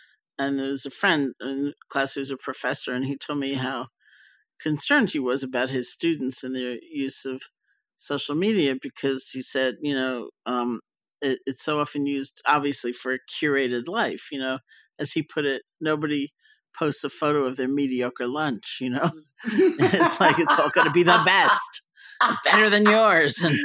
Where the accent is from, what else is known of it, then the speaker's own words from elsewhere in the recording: New York, United States; because I'm such a New Yorker, you know, in so many ways